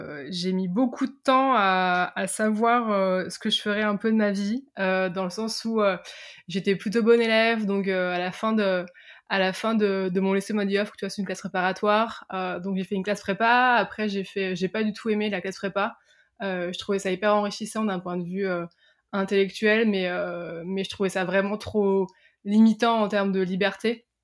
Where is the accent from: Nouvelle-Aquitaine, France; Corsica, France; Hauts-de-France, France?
Hauts-de-France, France; moi, je viens de Picardie, j'étais pas tout dans des grands lycées parisiens, je viens vraiment... entre guillemets, de la campagne profonde française.